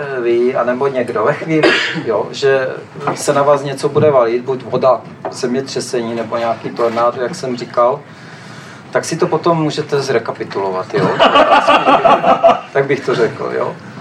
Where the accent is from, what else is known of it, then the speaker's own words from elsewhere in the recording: Moravia, Czechia; u nás na Moravě se říká, to je o ničem.